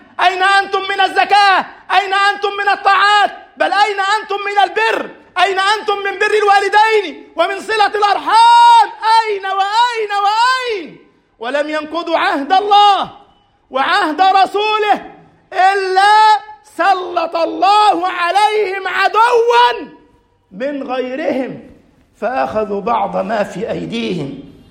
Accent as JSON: {"language": "Arabic", "country": "Egypt"}